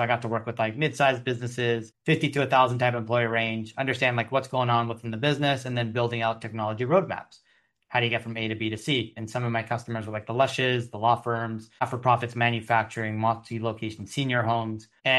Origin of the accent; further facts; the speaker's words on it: Canada; born there; I was born in Canada.